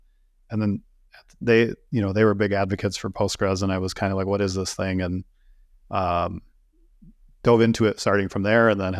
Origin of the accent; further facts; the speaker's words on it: Minnesota, United States; Yeah, I grew up in a small town in Minnesota, actually. I'm from Minnesota originally and ended up going to university here and started my career here, moved around a bit.